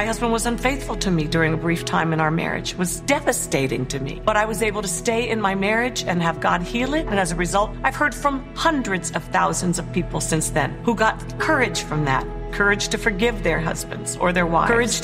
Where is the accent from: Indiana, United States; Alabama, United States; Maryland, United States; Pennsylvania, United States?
Maryland, United States; born or raised there; also born or lived in Paris, France